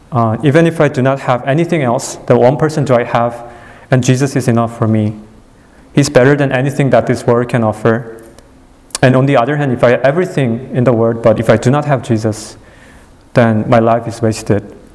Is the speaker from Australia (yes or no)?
no; South Korea; English is a second language; moved away as an adult; now in Pasadena, United States; And so I came here to Pasadena from Korea in 2007.